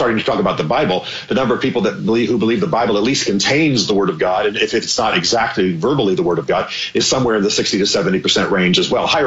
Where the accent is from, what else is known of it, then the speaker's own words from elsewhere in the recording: the South, United States; I think the hardcore, I'm from the South, so I call it the hardcore Bubba vote